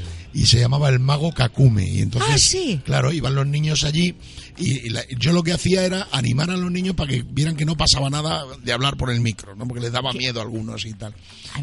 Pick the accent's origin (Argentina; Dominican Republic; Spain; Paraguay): Spain; Badajoz, Extremadura; en Badajoz, de donde yo soy.